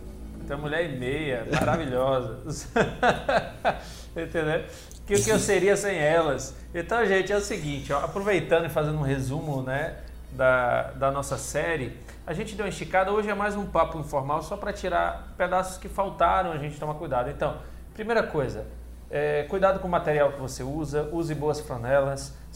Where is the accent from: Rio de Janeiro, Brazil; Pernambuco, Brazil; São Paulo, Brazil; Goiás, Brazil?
Pernambuco, Brazil; casei com uma baiana, então sou baiano de coração. E, gente, né? Mas eu sou pernambucano, mas moro na Bahia, então imagina. Você deve dar, rapaz, vocês do sul que escutam eu falar, deve dar risada do meu sotaque misturado